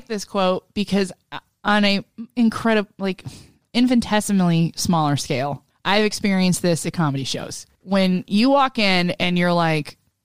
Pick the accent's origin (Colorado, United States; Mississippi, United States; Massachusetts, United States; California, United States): California, United States; Huntington Beach; Like, growing up in Huntington Beach, everybody had a band.